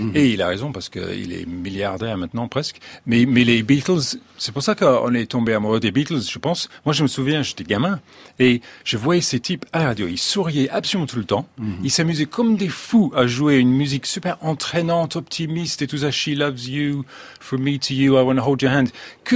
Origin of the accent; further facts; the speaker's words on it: Paris, Île-de-France, France; mais je suis parisien, moi je pousse devant